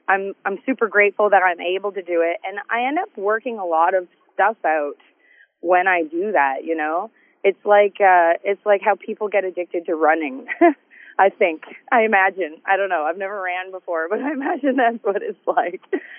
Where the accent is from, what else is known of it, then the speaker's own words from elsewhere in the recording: Canada; But I love being Canadian and being able to come home.